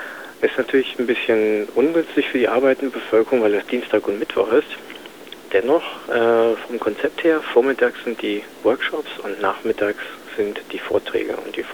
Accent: Berlin, Germany; Ja, ich bin Berliner.

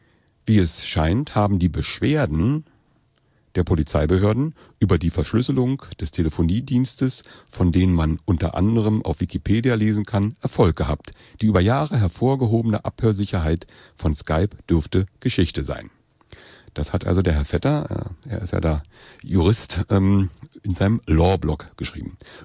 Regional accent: East Germany, Germany; Ich komme aus dem Osten und da hatte IM nun mal eine andere Bedeutung.

